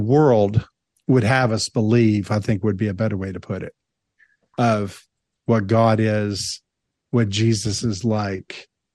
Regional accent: Tennessee, United States; growing up in Tennessee, chewing tobacco, skull was just the rage.

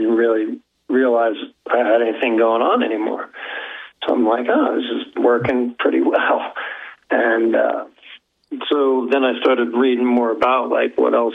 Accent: New Jersey, United States; now in Colorado, United States; I'm originally from New Jersey, so it's a high cancer rate from where I'm from.

